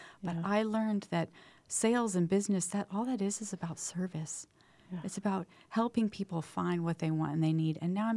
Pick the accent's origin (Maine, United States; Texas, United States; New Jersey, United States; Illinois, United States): Illinois, United States; Alton; And that was in the Midwest. I grew up in Alton, Illinois, across the river from St. Louis.